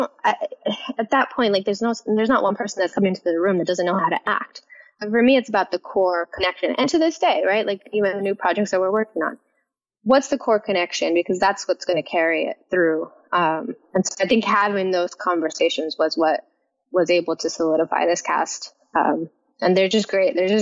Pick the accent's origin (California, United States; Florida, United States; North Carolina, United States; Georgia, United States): California, United States; San Francisco; because I grew up poor in San Francisco. If you grow up poor in San Francisco, you're going to a bodega